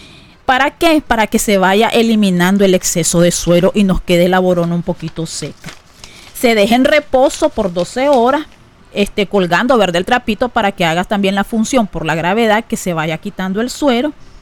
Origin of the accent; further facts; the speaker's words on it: Nicaragua; Nosotros, ¿verdad?, como nicaragüenses siempre somos bien, nos gusta conservar nuestras tradiciones